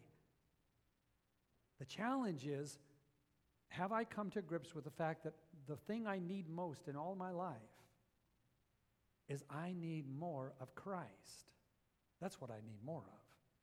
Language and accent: English; Texas, United States; and then they find out I'm from Texas, they go, oh, you have a horse.